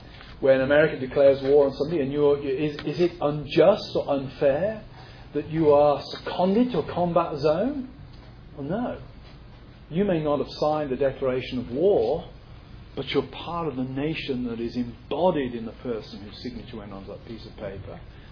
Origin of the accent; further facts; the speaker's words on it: England, United Kingdom; moved away; I grew up on the English-Welsh border.